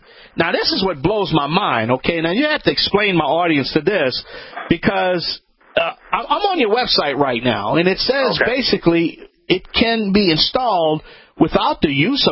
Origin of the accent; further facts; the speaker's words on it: Louisiana, United States; I'm a Cajun man from the Bayou Land, the originator, not the duplicator.